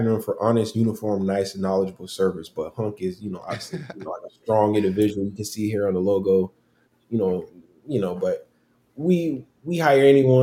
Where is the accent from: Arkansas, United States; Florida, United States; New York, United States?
Florida, United States; Palm Beach; I'm from Palm Beach, bro. It was too much for me, bro.